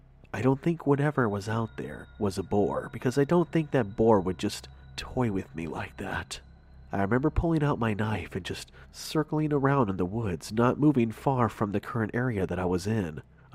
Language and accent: English; Tennessee, United States; I'm born and raised in Tennessee, but I guess somewhere off down in history, all our family is originally from Kansas.